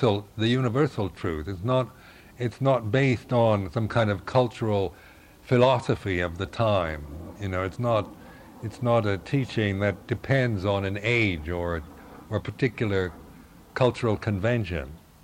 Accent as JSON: {"language": "English", "country": "United States", "said": "But I never felt any kind of resentment or hostility towards me as an American, you know."}